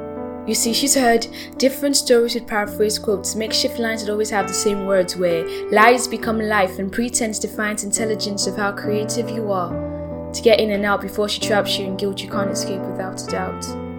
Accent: Nigeria; As a Nigerian spoken word artist, I deal with a lot of my emotions better by putting words down to express myself.

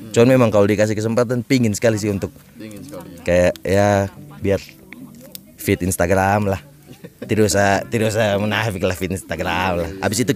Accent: East Nusa Tenggara, Indonesia; karena saya pikir saya dari NTT saya cukup kuat ya Bang

